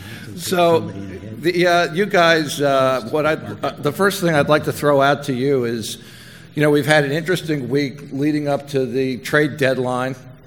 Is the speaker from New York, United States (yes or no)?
yes; New York, United States; now in San Diego, United States; Actually, I'm from New York, but I worked 20 years in San Diego